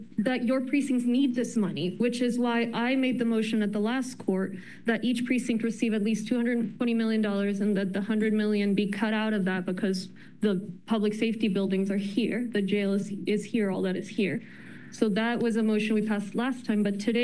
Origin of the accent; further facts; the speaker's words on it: Cypress, Texas, United States; also born or lived in Katy; Heck, I grew up in Cypress and Katy.